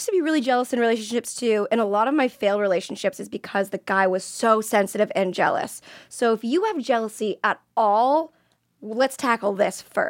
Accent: Florida, United States

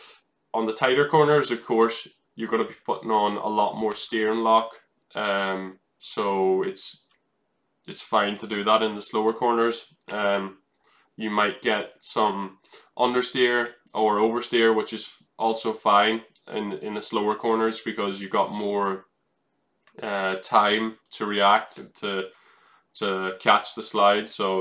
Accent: Ireland; that's what I grew up in Ireland, where you have bumpy tarmac.

